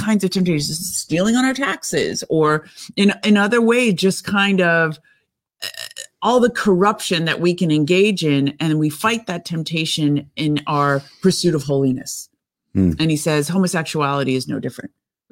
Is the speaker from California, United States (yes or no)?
yes; Beverly Hills, California, United States; growing up, I grew up in Beverly Hills, but everybody stole.